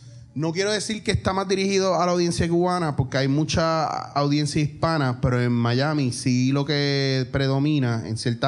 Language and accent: Spanish; Puerto Rico; como somos como puertorriqueños